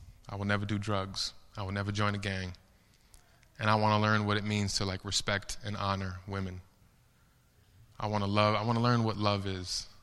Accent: Chicago, Illinois, United States; Like I told you, I grew up in Chicago. And I grew up in a pretty bad environment.

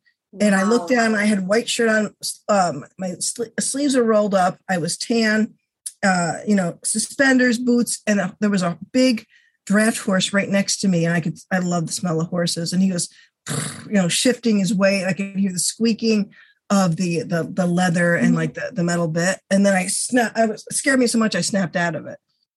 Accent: Albany, New York, United States; I live in Colony. I'm from Albany, five generations. I can't seem to get out of that.

